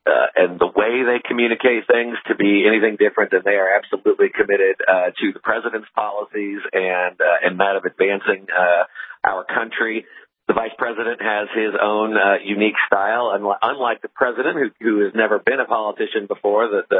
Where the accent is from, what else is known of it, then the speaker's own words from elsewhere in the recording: Indiana, United States; there are a number of states in my home state of Indiana